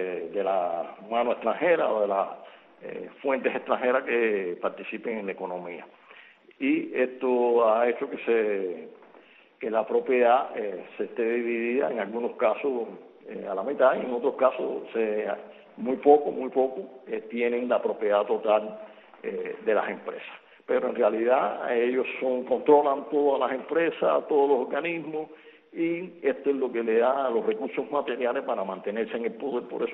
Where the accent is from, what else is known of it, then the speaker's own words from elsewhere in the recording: Cuba; somos cubanos, la cubanía